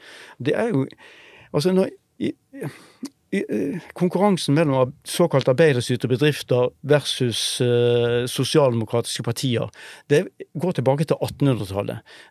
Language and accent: Norwegian; Bergen, Vestland, Norway; Jeg er fra Bergen, så jeg kan snakke lenge.